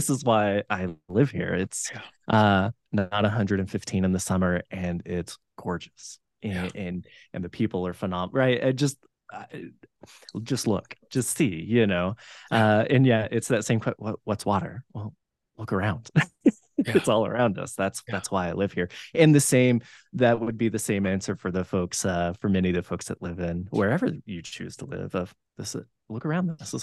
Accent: Texas, United States; I feel that way when people, having served in New Mexico and growing up in Texas, and it's 100 and way too hot down there right now.

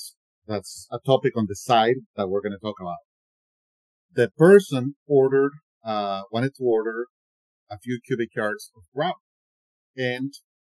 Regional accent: Colombia; English is a second language; I'm from Colombia, South America. So if you hear an accent, that's where it's from.

